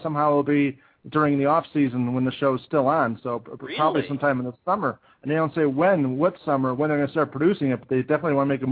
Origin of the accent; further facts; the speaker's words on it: Chicago, Illinois, United States; I thought it was excellent because I'm from Chicago, and it's filmed in the city of Chicago.